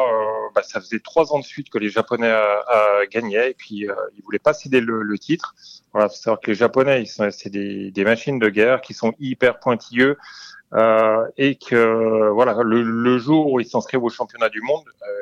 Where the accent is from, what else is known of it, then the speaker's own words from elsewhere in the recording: Brittany, France; Moi, je viens d'Ille-et-Vilaine et je voulais un meunier d'Ille-et-Vilaine